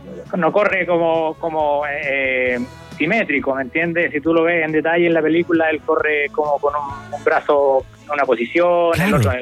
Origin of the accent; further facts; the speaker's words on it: Lautaro, Araucanía, Chile; En Lautaro.